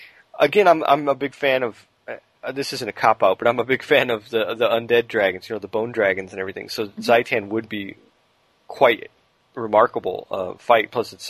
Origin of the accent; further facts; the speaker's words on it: United States; is I'm American